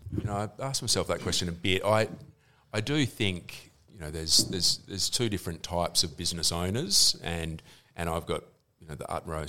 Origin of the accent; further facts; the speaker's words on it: Busselton, Western Australia, Australia; worked for bricklayers when I was growing up in Busselton.